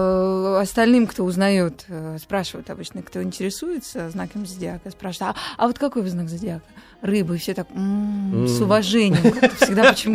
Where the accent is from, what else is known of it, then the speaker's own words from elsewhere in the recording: Georgia; я же росла в Грузии, там очень многонациональная страна, а в то время точно уж была, и было много разных имен.